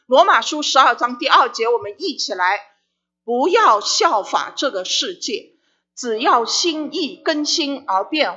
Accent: China; 我常常说我们中国人的字是很有意思的

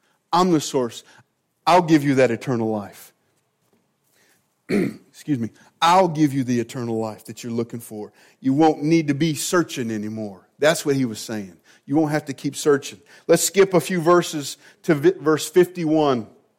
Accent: Missouri, United States; And again, we're from Missouri, so he's saying, you got to show me.

